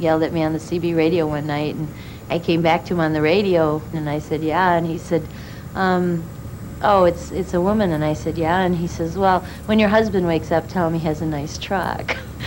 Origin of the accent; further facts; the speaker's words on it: Wisconsin, United States; First of all, I grew up in Kenosha County.